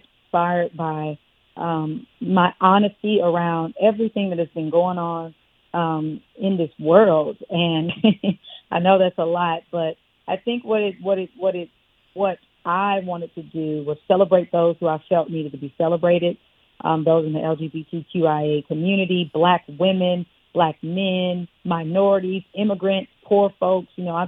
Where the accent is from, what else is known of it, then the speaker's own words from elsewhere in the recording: Kansas City, Kansas, United States; Well, growing up in Kansas City, you know, I lost a lot of friends due to violence, due to gun violence in particular